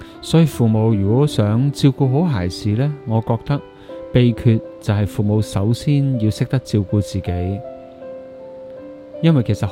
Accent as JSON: {"language": "Cantonese", "town": "Chaozhou", "region": "Guangdong", "country": "China", "said": "原来我自己呢就是一个典型的潮州大男人"}